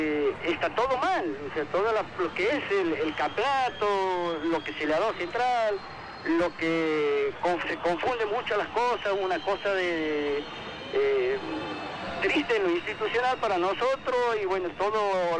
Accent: Santiago del Estero, Argentina; soy de Santiago, hincho por Central también.

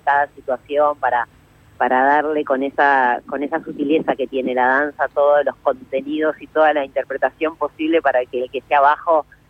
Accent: Uruguay; para mí, que soy también uruguaya, no es fácil

